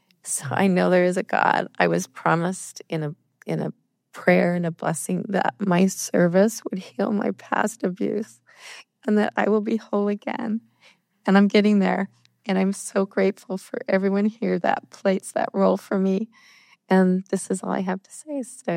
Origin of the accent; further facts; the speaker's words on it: Salt Lake City, Utah, United States; I'm from Salt Lake City, Utah.